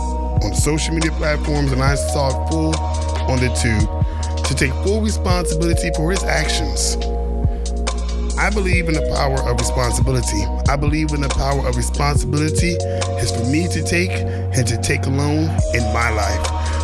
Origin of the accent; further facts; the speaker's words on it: San Antonio, Texas, United States; I'm from San Antonio, Texas. I'm spiritual and religious.